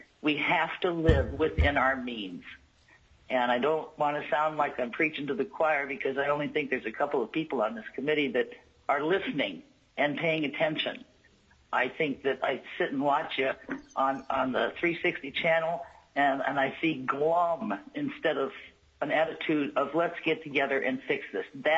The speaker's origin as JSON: {"language": "English", "town": "Fox", "region": "Alaska", "country": "United States", "said": "I'm from Fox, Alaska, and representing myself as an Alaskan."}